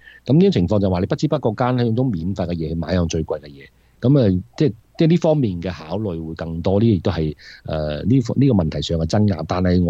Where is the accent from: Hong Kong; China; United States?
United States; 我哋美國人